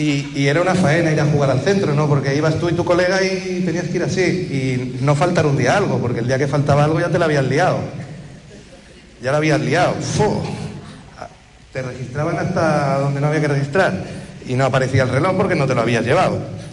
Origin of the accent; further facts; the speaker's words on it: Andalusia, Spain; por mi acento podéis ver que soy de las afueras de Huelva. Entonces, bueno, pues llegué aquí hace más o menos 5 años